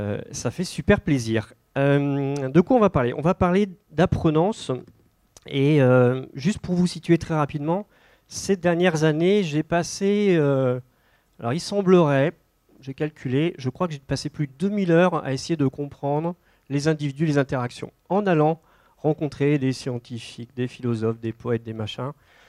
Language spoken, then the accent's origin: French; Pays de la Loire, France; Moi je viens de Vendée, donc plus j'ai envie de dire bienvenue chez vous.